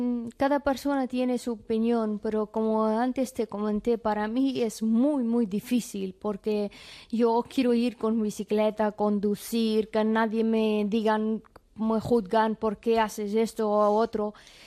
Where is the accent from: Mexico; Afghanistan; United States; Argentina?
Afghanistan; Spanish is a second language; now in Spain; cuando yo estaba en mi país y todo eso